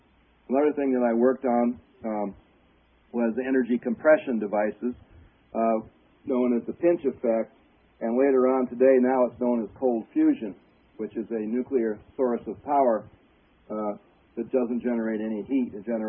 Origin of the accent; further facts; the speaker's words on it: Ann Arbor, Michigan, United States; born there; I was born in Ann Arbor at the University of Michigan Hospital.